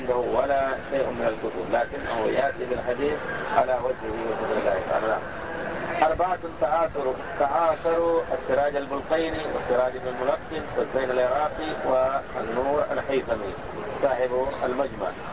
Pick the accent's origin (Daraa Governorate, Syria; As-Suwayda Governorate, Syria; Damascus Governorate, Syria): Damascus Governorate, Syria; Damascus; وأنا دمشقي، حماه الله تعالى وصانها